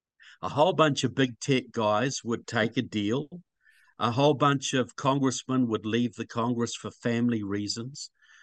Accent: New Zealand; Look, I'm from New Zealand, you know.

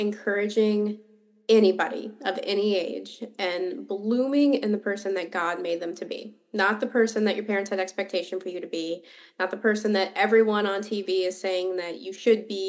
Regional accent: Richmond, Virginia, United States; I'm an author from Richmond, Virginia.

